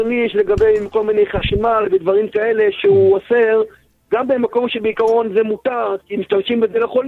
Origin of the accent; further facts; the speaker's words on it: Jerusalem, Jerusalem District, Israel; אני מירושלים.